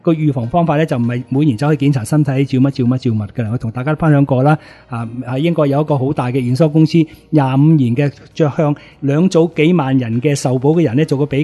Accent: Hong Kong; 咁当然啦，其实咧我哋香港人都成日都做噶啦。啊，太极啦，系咪？

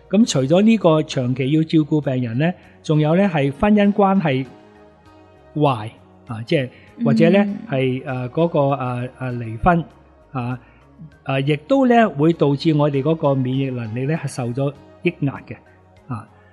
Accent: Hong Kong; 即係我哋香港人面对呢啲咁样嘅传染病呢，好似觉得好无奈好无能嘅

